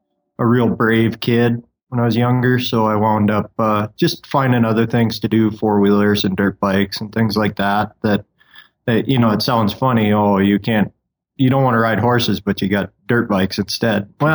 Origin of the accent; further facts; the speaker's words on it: Minnesota, United States; It's not like I was born and raised on a ranch or anything. I'm from Minnesota originally.